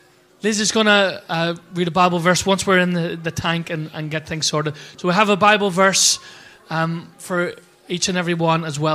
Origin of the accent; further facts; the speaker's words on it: Ireland; I'm Irish, so we have to keep it simple.